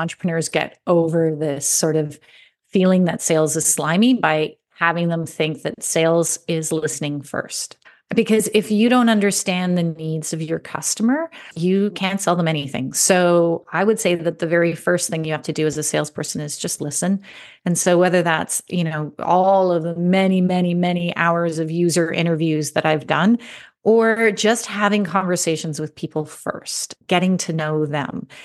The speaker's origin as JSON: {"language": "English", "region": "Alberta", "country": "Canada", "tie": "born or raised there", "also_born_or_lived": "Ontario", "said": "So I'm a proud Alberta girl, but no, I was born in Ontario and I came back to Ontario. And so, yeah, I'm in Ontario right now."}